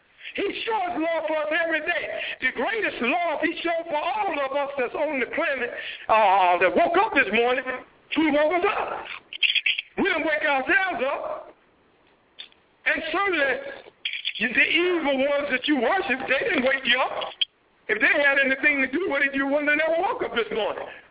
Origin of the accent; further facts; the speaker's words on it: the South, United States; I was raised in the South, around a lot of farms and fruit trees and all that good fruits and vegetables.